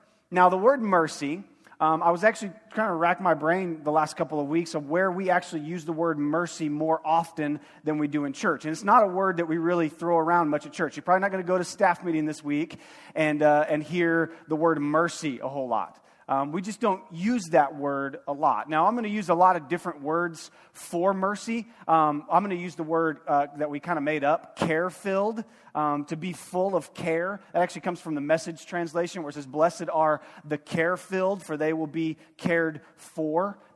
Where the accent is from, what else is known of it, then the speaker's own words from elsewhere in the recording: United States; as an American, mercy is just not a trait that we long for.